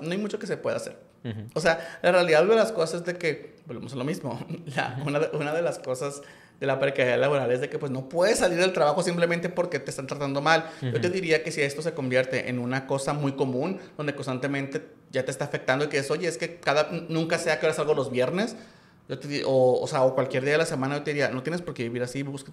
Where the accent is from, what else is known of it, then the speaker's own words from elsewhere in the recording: Culiacán, Sinaloa, Mexico; Soy de Culiacán.